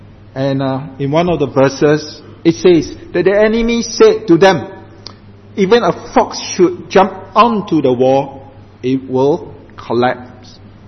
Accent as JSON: {"language": "English", "country": "Singapore", "said": "I come from Singapore."}